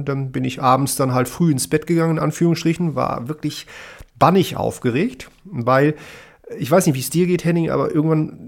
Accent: Wunstorf, Lower Saxony, Germany; Das war keine 40 Kilometer von zu Hause entfernt, wo ich aufgewachsen bin, in Wunsdorf.

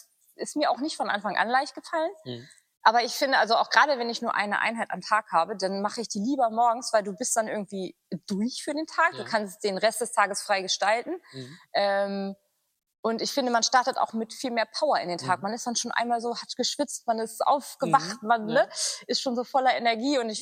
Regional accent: Lower Saxony, Germany; ich bin auf dem Land groß geworden, hier im Umland von Celle, mit einem großen Bruder.

